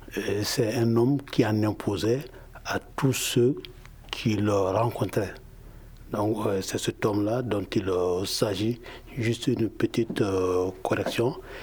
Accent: Mali; mais aussi en tant que Malien qui s'est acquitté d'un devoir à travers toute la nation

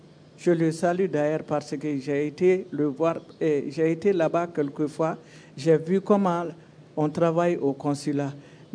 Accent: Mali; Et après, comme nous sommes des Maliens, on a pu après se comprendre et puis mettre quelque chose en place.

